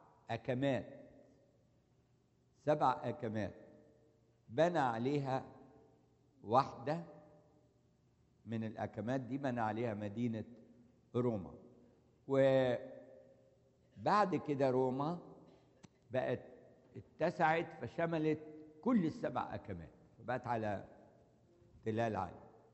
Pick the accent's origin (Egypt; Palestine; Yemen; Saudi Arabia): Egypt; اسكندرية عندنا في مصر